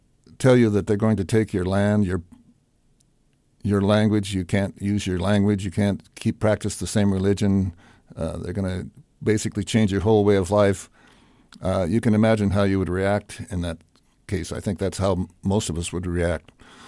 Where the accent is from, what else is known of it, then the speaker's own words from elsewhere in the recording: Coeur d'Alene, Idaho, United States; as a boy growing up in Coeur d'Alene, I used to go to the city park on the 4th of July